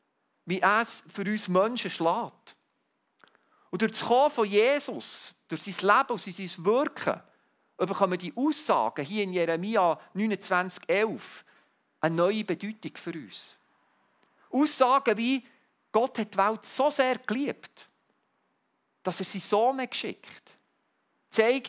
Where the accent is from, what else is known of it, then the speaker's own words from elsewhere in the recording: Switzerland; Wie lange sind wir jetzt in dieser Corona-Krise als Schweizer?